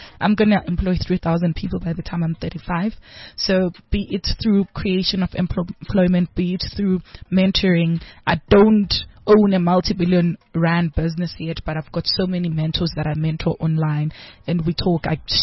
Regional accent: Bulawayo, Zimbabwe; born there; I was born in Zim. So I was in Zim in Kwabulawayo, Kontuziyathunqa.

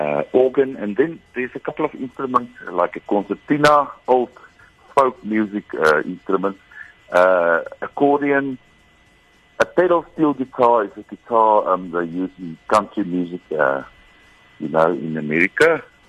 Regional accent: Rustenburg, North West, South Africa; first language Afrikaans; I'm from Rustenburg. It's a town in the northwest province. I come an Afrikaans teller from the Bosveld.

